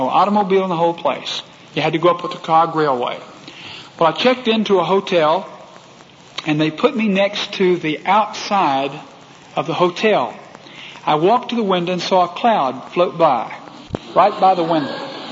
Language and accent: English; Texas, United States; accent: Texas; I turned to her with my very Texas accent